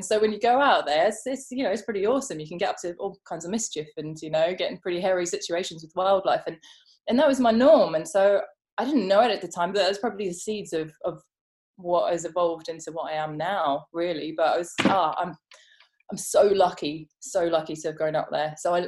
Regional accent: Johannesburg, Gauteng, South Africa; because I grew up in Johannesburg, which is, as you probably know, a concrete city.

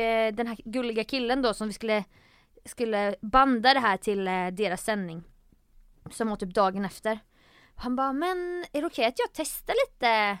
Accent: Jönköping, Jönköping County, Sweden; det här är ju min hemstad Jönköping.

